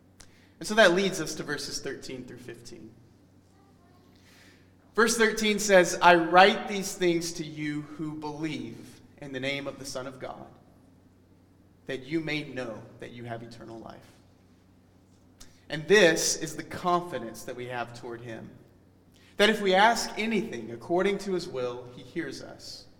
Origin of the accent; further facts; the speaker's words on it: Alabama, United States; also born or lived in San Francisco, United States; You know, I've told you guys that I grew up in Alabama and that I lived for 3 years in San Francisco before moving here.